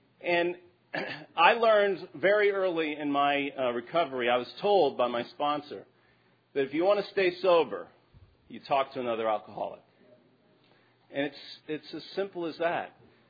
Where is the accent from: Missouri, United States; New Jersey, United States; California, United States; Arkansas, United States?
New Jersey, United States; Cherry Hill; That's true, I'm from Cherry Hill, New Jersey. Got sober in D.C., though.